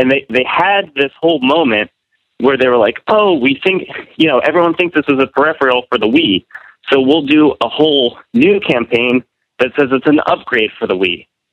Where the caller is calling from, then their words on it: Orlando, Florida, United States; I'm calling from Orlando, Florida.